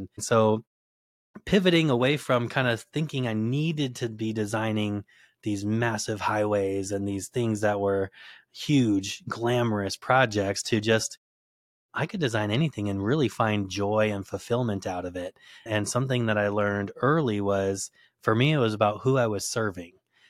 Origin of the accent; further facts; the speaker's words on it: Phoenix, Arizona, United States; So I grew up here in Phoenix and went to Arizona State University.